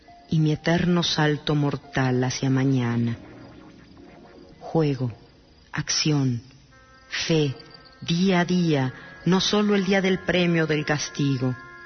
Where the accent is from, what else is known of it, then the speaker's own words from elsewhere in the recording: Mexico City, Mexico; Nací y vivo en México DF.